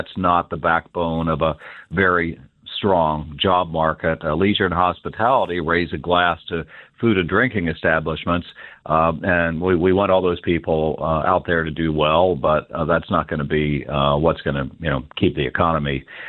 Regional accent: Kansas, United States; I grew up in Kansas.

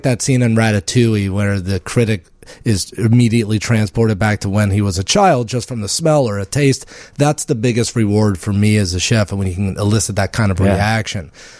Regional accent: Baltimore, Maryland, United States; I had never really been to a Culver's, because I'm from Baltimore.

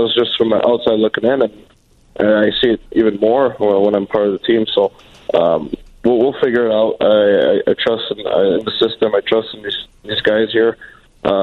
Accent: Montreal, Quebec, Canada; now in Phoenix, United States; In Montreal.

